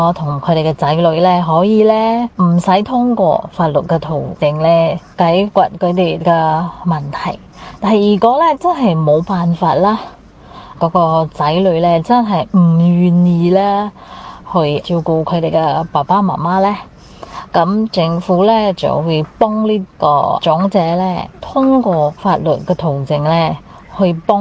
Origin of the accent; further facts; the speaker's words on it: Singapore; 我是新加坡的